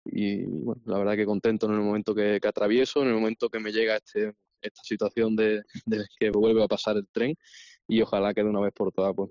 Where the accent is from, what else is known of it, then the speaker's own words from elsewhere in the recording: Olivenza, Extremadura, Spain; pues voy a Valencia, vengo de Olivenza, ven.